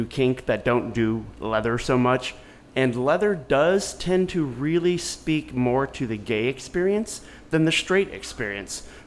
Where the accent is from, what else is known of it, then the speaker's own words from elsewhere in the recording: Northeast, United States; also born or lived in New York / Connecticut / Maryland / Washington DC; I grew up in the Northeast.